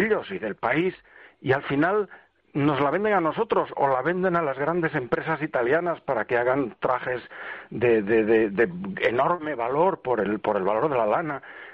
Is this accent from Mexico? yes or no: no; León, Castile and León, Spain; a España, en concreto a mi tierra, a León